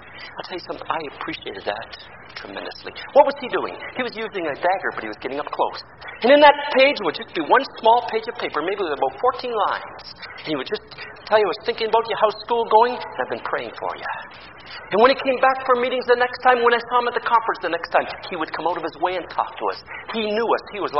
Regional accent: Sarnia, Ontario, Canada; many of us, and boys and girls growing up in Sarnia

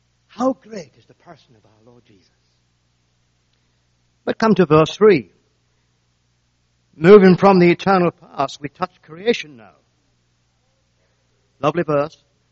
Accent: Scotland, United Kingdom; now in Canada; I hope I'm sent from God, from Scotland to Manitoba.

